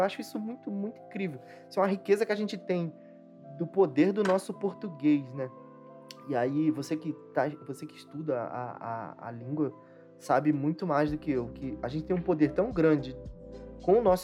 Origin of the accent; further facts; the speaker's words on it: Rio de Janeiro, Brazil; Rio é pequeno, né? Assim, comparado a São Paulo, o Rio não é nada. A gente tem uma diversidade do nosso sotaque que até quem mora na mesma cidade fica abismado.